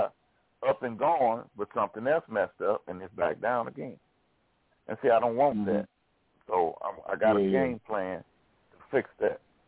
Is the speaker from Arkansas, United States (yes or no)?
yes; Arkansas, United States; We got in my hometown in Arkansas, we got the okay and approval for a racetrack.